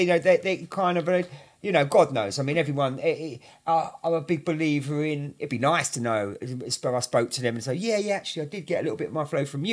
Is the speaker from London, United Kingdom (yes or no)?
yes; London, United Kingdom; now in -; North London. Mm. And so early, I mean, shit. I mean, Holloway was fucking nuts.